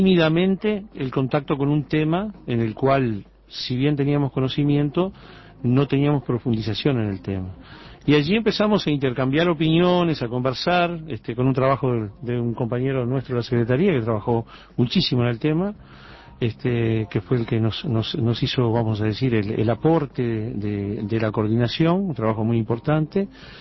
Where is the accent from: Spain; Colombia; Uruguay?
Uruguay; nuestra propia forma de ser como uruguayos, todo eso que hoy conjugamos en lo que somos como país, como nación